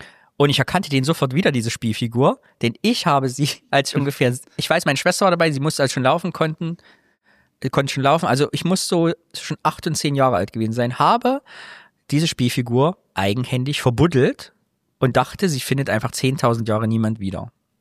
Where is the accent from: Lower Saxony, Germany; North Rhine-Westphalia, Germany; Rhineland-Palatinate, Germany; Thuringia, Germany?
Thuringia, Germany; ich komme schon aus dem Kyffhäuser